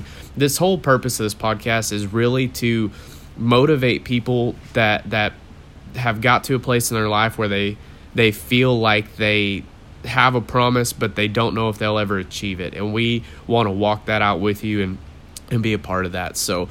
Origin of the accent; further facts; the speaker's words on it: Midland, Texas, United States; now in Wewoka, United States; We live in Wewoka, Oklahoma. I grew up in Midland, Texas. I was in the oil field there and just kind of living that life.